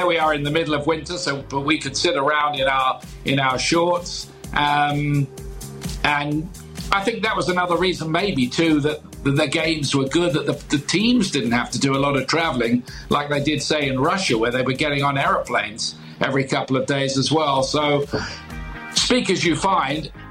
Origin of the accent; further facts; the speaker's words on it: England, United Kingdom; I was about to say to you that being English, I've never been at any celebrations.